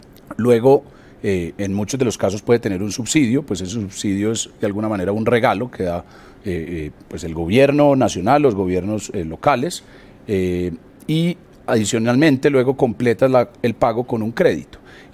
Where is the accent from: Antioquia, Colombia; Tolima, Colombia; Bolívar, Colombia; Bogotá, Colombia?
Antioquia, Colombia; Medellín; porque pues bien se me entiende mi acento, yo soy de Medellín